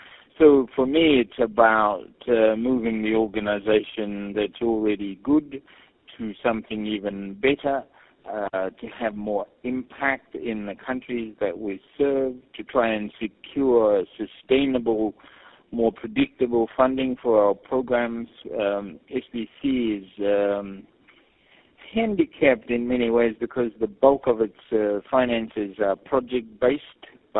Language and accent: English; Niue; born there; English is a second language; also born or lived in New Zealand; I was born in Niue and then educated at obviously Niue until the University of the South Pacific and the Fiji School of Medicine.